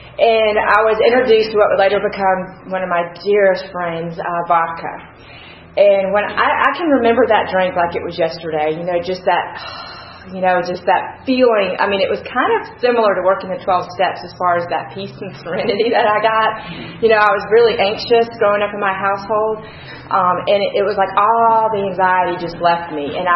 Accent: Pensacola, Florida, United States; born there; I was born in 1967 in Pensacola, Florida, to a teenage mother.

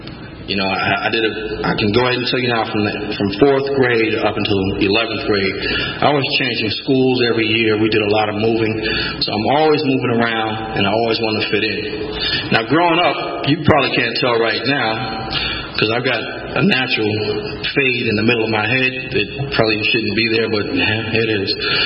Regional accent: Milwaukee, Wisconsin, United States; I'm from Milwaukee, Wisconsin, so a lot of y'all down here would probably call me a Northerner, a Yankee.

